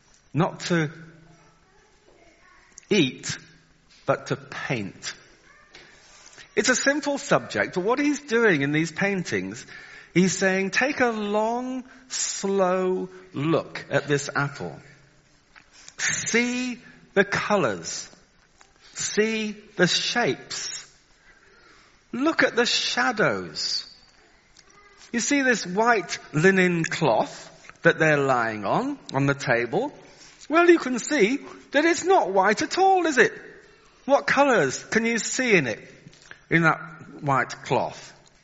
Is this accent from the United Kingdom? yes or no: yes; Wales, United Kingdom; Maybe just because I'm Welsh. Oh, I shouldn't have mentioned I'm Welsh.